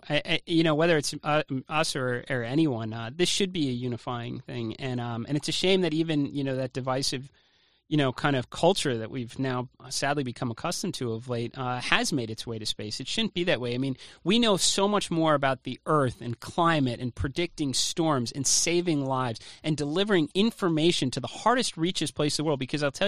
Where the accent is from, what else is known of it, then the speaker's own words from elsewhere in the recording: United States; is like I'm an American and I'm a patriot, too.